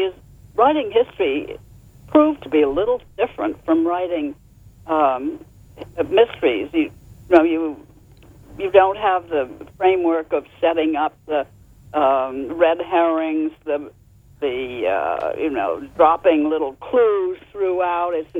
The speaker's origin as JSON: {"language": "English", "town": "Boston", "region": "Massachusetts", "country": "United States", "tie": "born or raised there", "said": "I was born in Boston. I'm a Boston rooted person."}